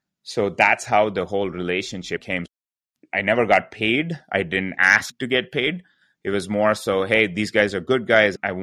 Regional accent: India; most of my family comes from a real estate background. I'm originally from India, so we did real estate businesses.

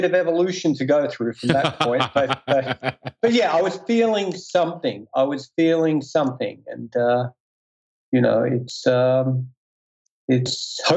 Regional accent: Melbourne, Victoria, Australia; I grew up in Melbourne, Australia. So there was quite a lively nightclub scene, even back in the days. We're talking about 60s.

